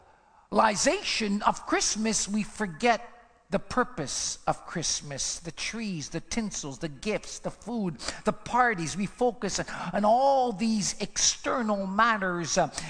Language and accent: English; Montreal, Quebec, Canada; when I was younger, I was born and raised in Montreal.